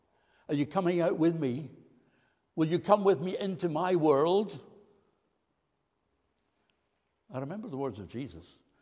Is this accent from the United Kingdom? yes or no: yes; Kilmarnock, Scotland, United Kingdom; a village near my hometown in Ayrshire, in Kilmarnock, Ayrshire.